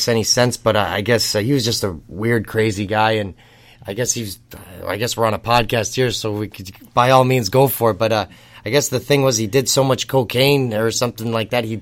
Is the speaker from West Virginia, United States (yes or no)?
no; West Springfield, Massachusetts, United States; now in Alaska, United States; West Springfield, Mass.